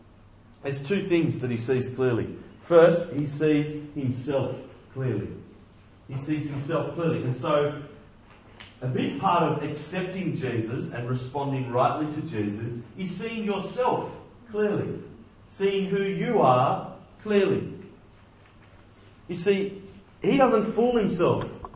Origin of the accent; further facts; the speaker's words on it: New South Wales, Australia; I'm from New South Wales